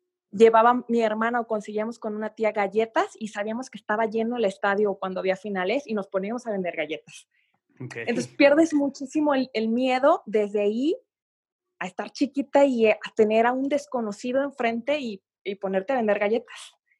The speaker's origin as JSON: {"language": "Spanish", "town": "Puerto Vallarta", "region": "Jalisco", "country": "Mexico", "said": "tengo 29 años, yo soy de Puerto Vallarta"}